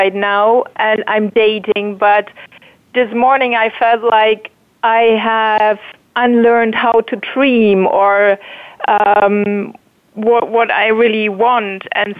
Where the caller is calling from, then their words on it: Hamburg, Germany; Hello, Ariel. Hello, Shaya. I'm calling in from Hamburg, Germany.